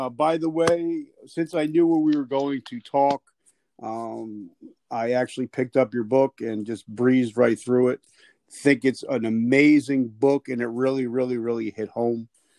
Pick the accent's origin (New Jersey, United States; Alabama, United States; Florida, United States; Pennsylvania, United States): New Jersey, United States; I'm from Jersey, so it sounds like an Italian name.